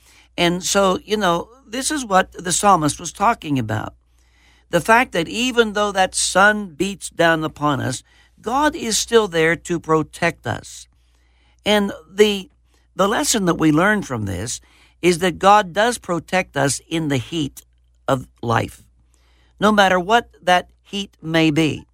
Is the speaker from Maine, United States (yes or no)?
no; Pennsylvania, United States; I can recall my home pastor taught me over 50 years ago when I was growing up in Fayette County, Western Pennsylvania.